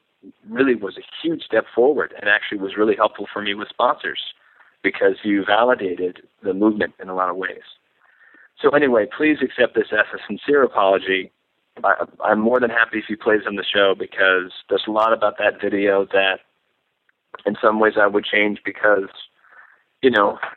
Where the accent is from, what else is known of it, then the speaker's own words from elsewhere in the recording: Boston, Massachusetts, United States; I'm also not from New York. I'm from Boston, and I don't have any Northeastern bias. My folks live in Nashville.